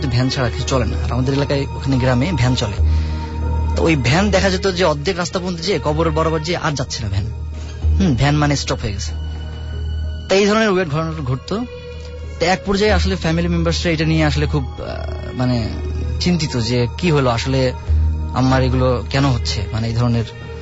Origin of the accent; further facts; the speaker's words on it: Bagerhat, Khulna Division, Bangladesh; এটা আমার গ্রামের বাড়ি বাগেরহাটে, একটা অঞ্চল, আমি নাম বলছি না।